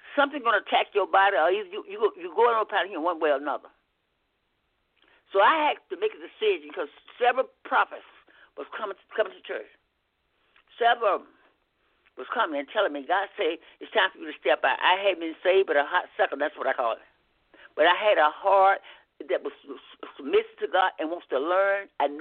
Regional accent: the South, United States; And sometimes I know I'm from the South

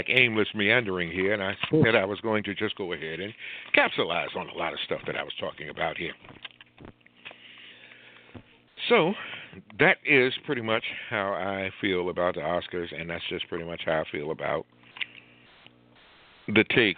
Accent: North Carolina, United States; Now, my home state, North Carolina, is under fire.

